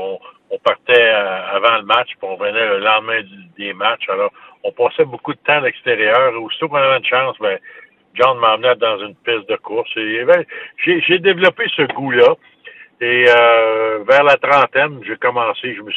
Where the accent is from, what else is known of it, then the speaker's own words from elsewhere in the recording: Quebec, Canada; Je viens de l'Abitibi, là, c'est un petit gars de campagne.